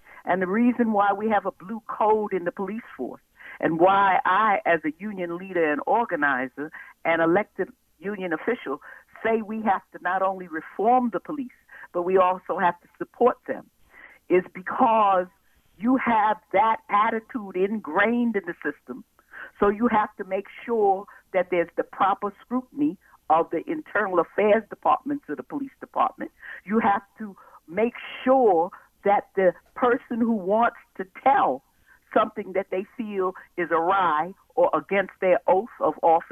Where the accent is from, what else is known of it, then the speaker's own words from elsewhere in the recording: New York City, New York, United States; I come from New York City.